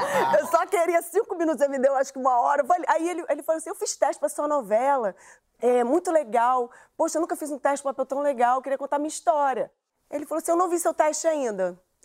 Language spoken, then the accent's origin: Portuguese; Rio de Janeiro, Brazil; eu sou do Lins de Vasconcelos. Eu ainda moro lá pra você ver a dificuldade que é.